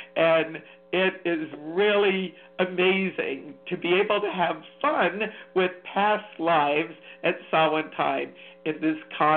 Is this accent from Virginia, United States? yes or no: yes; Virginia, United States; It might have come from the fact that I grew up in Virginia, and there's a lot of information that gets shared directly through educational encounters